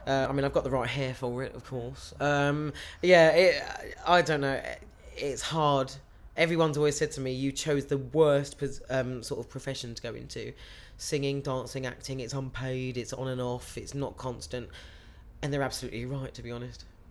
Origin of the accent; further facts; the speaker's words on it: Crawley, South East England, United Kingdom; date of birth 31st of January 1993, and I come from Crawley in West Sussex.